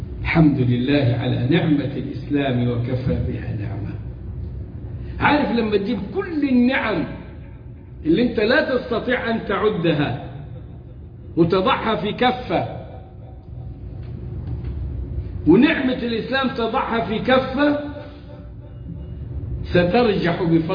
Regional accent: Egypt; accent: Egyptian; في ايه يا بابا بلهجتنا المصرية؟

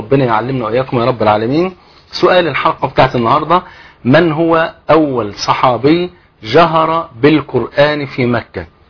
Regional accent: Egypt; يعني عارف المثل اللي عندنا في مصر

